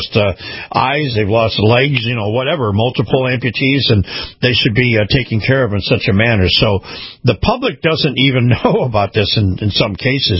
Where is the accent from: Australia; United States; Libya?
United States; Florida; even though I came from Florida, I was able to save money